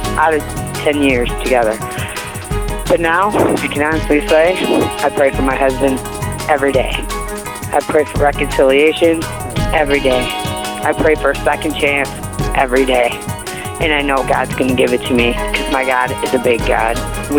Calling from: Michigan, United States; I'm calling from Michigan.

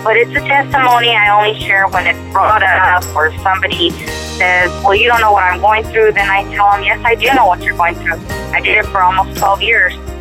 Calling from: New Mexico, United States; I'm calling from New Mexico.

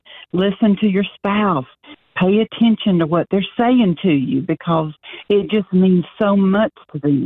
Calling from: Georgia, United States; Oh, good, good. I'm calling you from Georgia.

